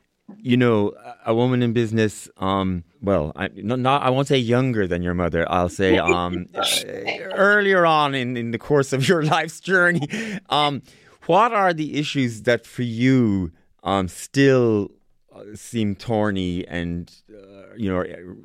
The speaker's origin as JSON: {"language": "English", "country": "Ireland", "said": "one of the lovely things about being Irish in that situation is being able to tell Ireland's story around LGBTI rights"}